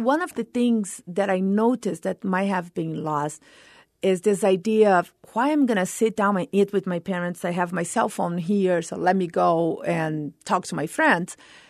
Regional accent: Brasilia, Federal District, Brazil; English is a second language; now in El Paso, United States; I'm from Brasilia. It's a dry area in Brazil, so the vegetation is not that different from here. The climate is not that different.

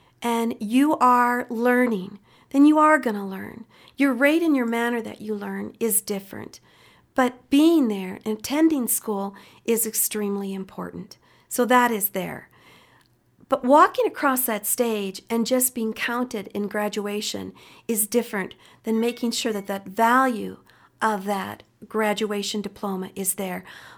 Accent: Billings, Montana, United States; I'm from Montana. From Billings, been teaching for 23 years.

